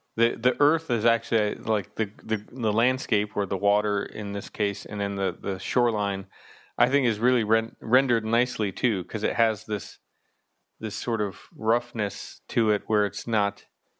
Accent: East Coast, United States; I'm being from the East Coast. I've always been sort of fascinated and impressed with the space of New York City

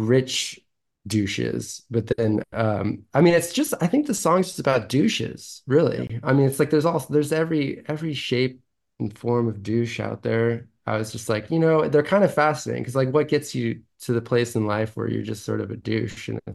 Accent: San Francisco, California, United States; I mean I grew up in San Francisco

